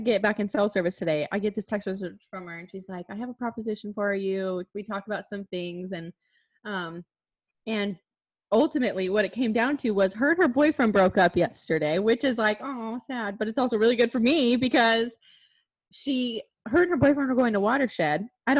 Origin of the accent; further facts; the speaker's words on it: Idaho, United States; I was born and raised in Idaho. So country music was like a big part of my growing up.